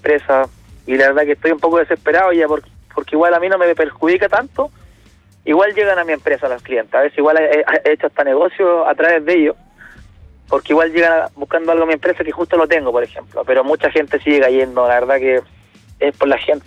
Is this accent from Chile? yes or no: yes; Concepción, Biobío, Chile; Yo soy de Concepción.